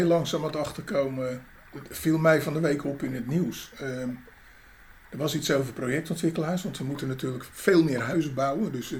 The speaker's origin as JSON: {"language": "Dutch", "town": "Pernis", "region": "South Holland", "country": "Netherlands", "tie": "born there", "said": "En ik ben al geboren hier in deze, maar ik ben in Pernis geboren, het dorp hiernaast. Ik heb altijd langs de rivier gewoond."}